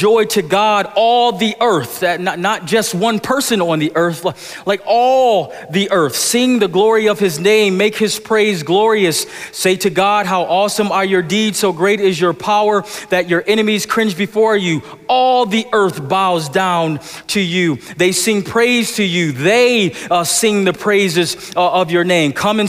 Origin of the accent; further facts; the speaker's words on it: Buffalo, New York, United States; I grew up in Buffalo, New York, 15, 20 minutes from Niagara Falls.